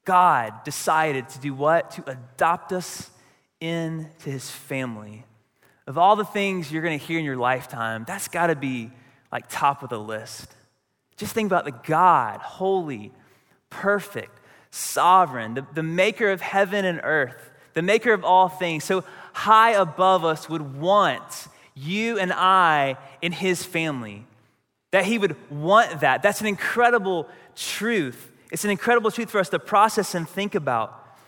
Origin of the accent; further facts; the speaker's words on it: North Carolina, United States; And because we're from Eastern North Carolina, it's a country song.